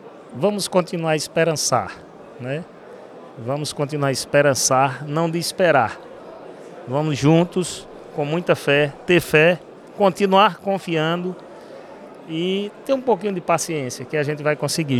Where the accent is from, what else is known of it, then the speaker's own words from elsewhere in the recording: Belém de São Francisco, Pernambuco, Brazil; Amo Belém de São Francisco, minha terra. Terra do meu coração.